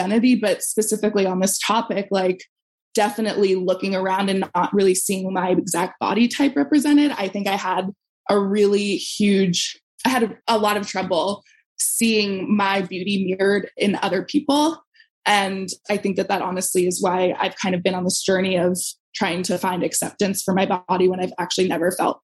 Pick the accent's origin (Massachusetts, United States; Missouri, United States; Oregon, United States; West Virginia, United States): Massachusetts, United States; Brookline; Brookline was really diverse, but I definitely feel like it was really segregated.